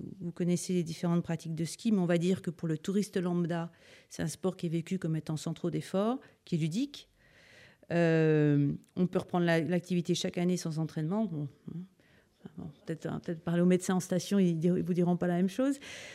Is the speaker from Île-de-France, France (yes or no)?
yes; Paris, Île-de-France, France; je suis originaire de Paris, côté dépaysement, on ne peut pas faire beaucoup mieux, se retrouver devant des massifs tout blancs